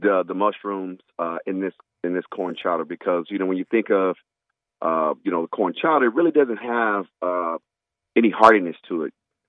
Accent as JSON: {"language": "English", "region": "Texas", "country": "United States", "tie": "born or raised there", "said": "Me, you know, growing up in Texas, I always try to find a way to add a little bit of heat to anything."}